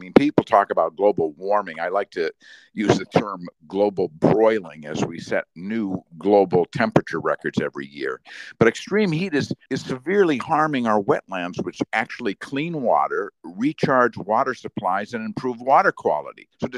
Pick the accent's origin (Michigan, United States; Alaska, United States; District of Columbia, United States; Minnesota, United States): Minnesota, United States; I was born and raised in Minnesota, and they have a terrible situation going on because it's an agricultural state